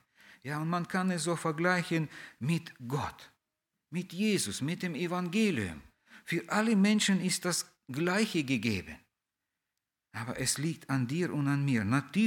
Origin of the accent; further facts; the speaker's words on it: Russia; German is a second language; now in Germany; Ja, bei uns in Russland war bis, glaube ich, die vierte Klasse, also erste drei Klassen war man in einem Zimmer und es war ein Lehrer da.